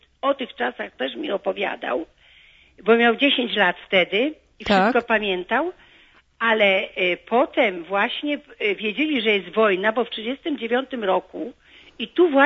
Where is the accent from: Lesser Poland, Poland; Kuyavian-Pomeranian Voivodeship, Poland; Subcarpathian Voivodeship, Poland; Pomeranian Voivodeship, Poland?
Subcarpathian Voivodeship, Poland; Łańcut; born there; Tak, znaczy ja się urodziłam w Łańcucie.